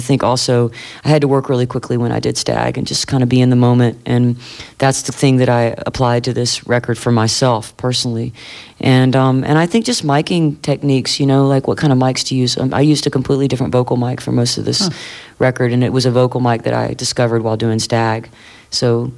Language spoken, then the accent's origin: English; the South, United States; being a Southerner from about 4 generations of Southerners